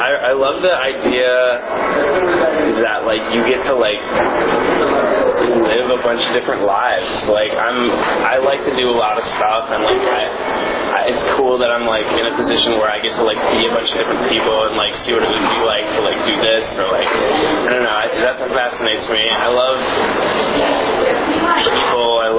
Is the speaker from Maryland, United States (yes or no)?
yes; Maryland, United States; Well, I am Caucasian, of Swedish descent, and I grew up in Washington, D.C., actually right outside in Maryland, Central Park